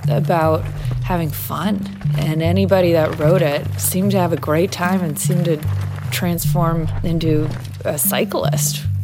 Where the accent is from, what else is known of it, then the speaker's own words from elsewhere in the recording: Jericho, Vermont, United States; I grew up in Jericho, Vermont, just a mile down the road from Amy Dombrowski.